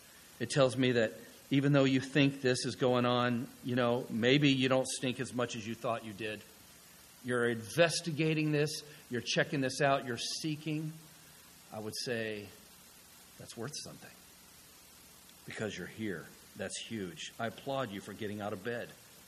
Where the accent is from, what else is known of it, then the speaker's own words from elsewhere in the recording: the South, United States; I'm from the South